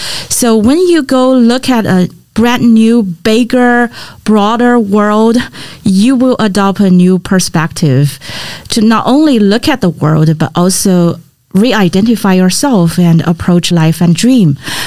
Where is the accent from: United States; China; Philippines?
China; also born or lived in Beijing; I'm originally from China. So I received my bachelor's degree back in China. And then actually I got a master's degree also in China. And after that, I was working in Beijing for almost 5 years.